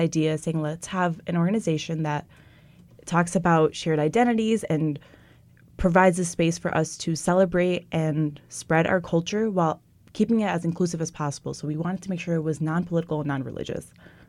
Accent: Afghanistan; So I'm from Afghanistan. I'm a junior.

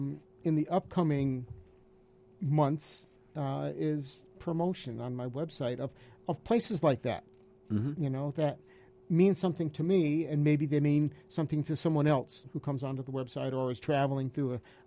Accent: Stafford Springs, Connecticut, United States; also born or lived in New Hampshire; So originally I'm from Stafford Springs.

